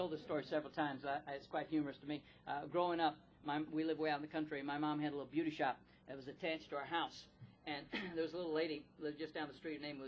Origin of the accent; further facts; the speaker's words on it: Dyersburg, Tennessee, United States; and I was raised in Dyersburg, Tennessee. As a matter of fact, my home was 12 miles southeast of Dyersburg, Tennessee.